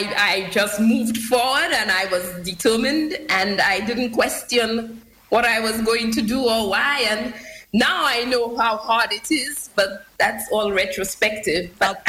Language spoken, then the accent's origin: English; Castries, St. Lucia; I grew up in Sans Souci area and then in Somersdale in Castries. Yes, right there in Sans Souci.